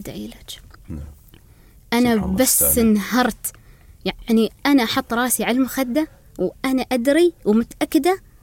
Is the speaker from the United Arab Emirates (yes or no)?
yes; United Arab Emirates; كوني أنا إماراتية